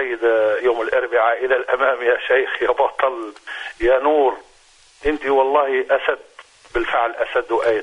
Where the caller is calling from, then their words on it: Tunisia; احنا ستة عائلات من تونس